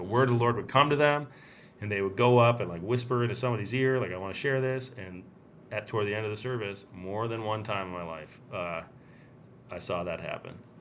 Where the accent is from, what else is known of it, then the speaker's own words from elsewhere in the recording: Ann Arbor, Michigan, United States; I grew up in Ann Arbor, like right next to a Concordia.